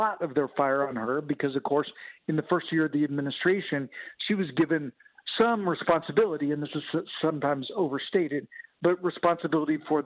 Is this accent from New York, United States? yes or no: no; California, United States; she was attorney general in my home state of California.